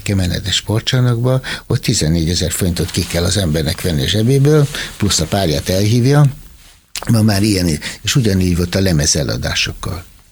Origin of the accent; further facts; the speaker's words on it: Hungary; minden magyar olimpikon az enyém, én magyar vagyok